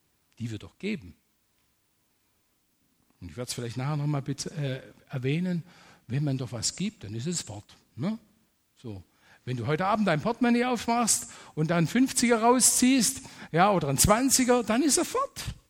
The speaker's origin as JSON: {"language": "German", "region": "Baden-Württemberg", "country": "Germany", "said": "Wir kommen ja aus dem Baden-Württemberger Raum"}